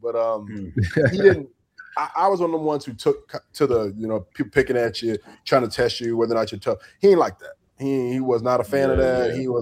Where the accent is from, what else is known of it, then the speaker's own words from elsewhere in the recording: Florida, United States; I'm from Florida.